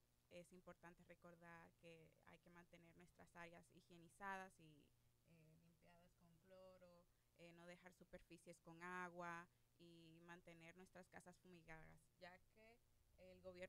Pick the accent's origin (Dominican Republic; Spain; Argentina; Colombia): Dominican Republic; yo, como muchos dominicanos